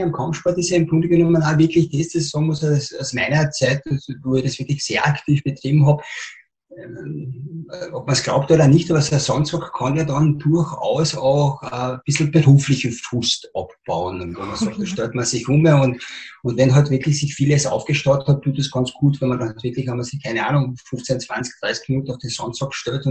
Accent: Austria; born there; Es ist halt das Land, wo meine Eltern oder meine Vorfahren herkommen, aber wie gesagt, ich bin in Österreich geboren

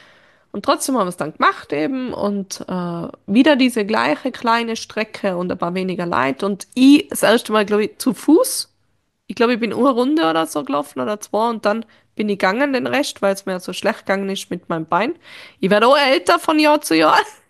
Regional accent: Reutte, Tyrol, Austria; ich bin dann von Innsbruck nach Reutte zurückgezogen, zu meinem Heimatort

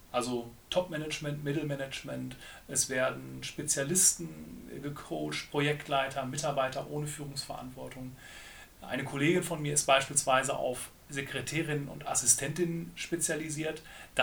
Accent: North Rhine-Westphalia, Germany; Ich stamme ja aus Westfalen

